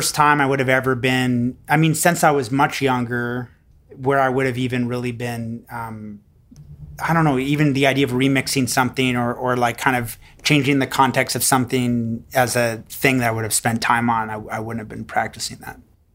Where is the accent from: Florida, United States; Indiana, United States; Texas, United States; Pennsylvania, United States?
Texas, United States; moved away; I grew up in Texas. I took Texas history.